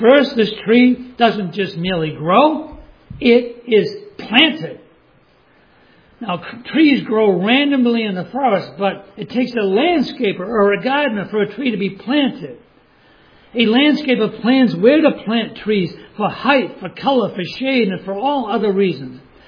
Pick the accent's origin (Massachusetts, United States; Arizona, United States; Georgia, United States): Massachusetts, United States; Cape Cod; I grew up in the Cape. I know all about the tourists.